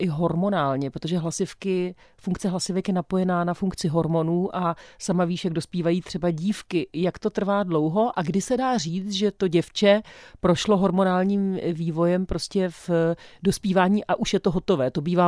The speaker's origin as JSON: {"language": "Czech", "country": "Slovakia", "said": "Jako my Slováci"}